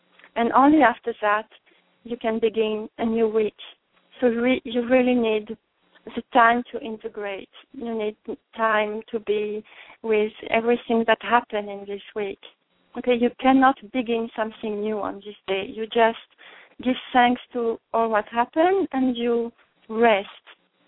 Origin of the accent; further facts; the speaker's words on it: France; English is a second language; now in Israel; I'm not born in Israel. I came from France there. And at the first time, it was very strange to me